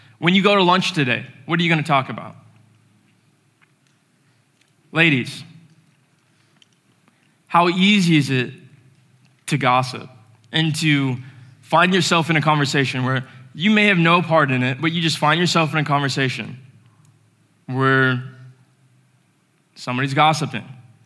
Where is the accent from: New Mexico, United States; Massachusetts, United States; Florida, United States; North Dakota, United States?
Florida, United States; I'm from Florida, and this cold weather is horrendous.